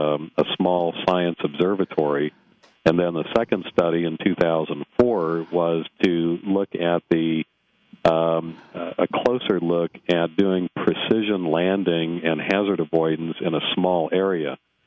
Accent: Kansas City, Missouri, United States; moved away as an adult; also born or lived in Washington, D.C. / Steamboat Springs, Colorado; Well, actually, I was born and raised in Kansas City.

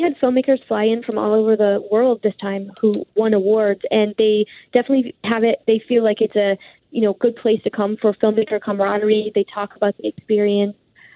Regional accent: Indiana, United States; I definitely grew up on science fiction films. I grew up in the Midwest in Indiana

